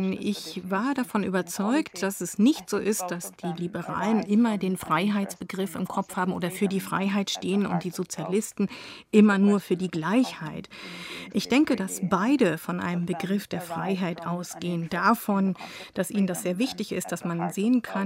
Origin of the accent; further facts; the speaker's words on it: Albania; ich bin auf mein eigenes Leben in Albanien gekommen, wo ich aufgewachsen bin. Dort habe ich meine Kindheit unter dem kommunistischen System verbracht und dann ab meiner Jugend in einem von einem Liberalismus geprägten System.